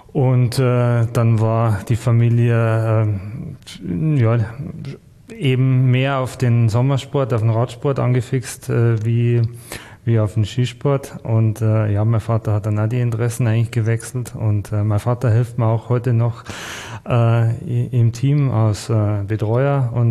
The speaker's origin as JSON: {"language": "German", "town": "Bruckmühl", "region": "Bavaria", "country": "Germany", "tie": "born there"}